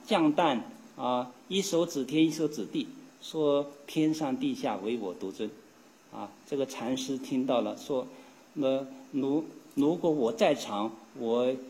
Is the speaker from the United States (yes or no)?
no; China; 也说明我们中国人了不起啊